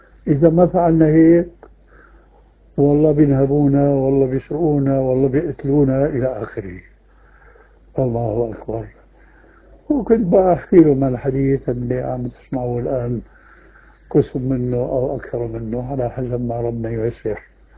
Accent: Syria; عندنا في سوريا

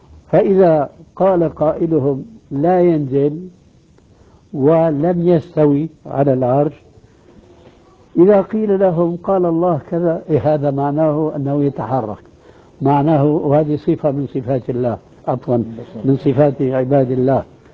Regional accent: Syria

